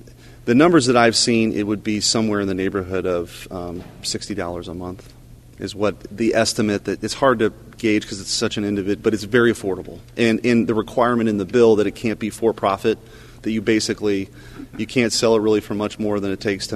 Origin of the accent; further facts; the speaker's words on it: Missouri, United States; I was born and raised in Missouri. I don't want to leave the state